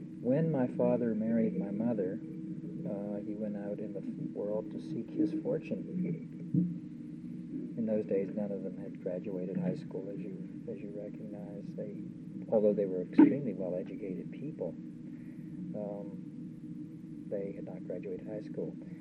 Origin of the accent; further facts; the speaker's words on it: Butler, Pennsylvania, United States; born there; I was born in Butler, Pennsylvania on May 7th, 1921. And I was the middle of six children.